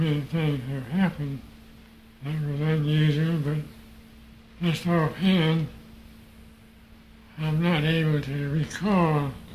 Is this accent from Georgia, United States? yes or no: yes; Georgia, United States; this catcher knew that I was from Georgia, too.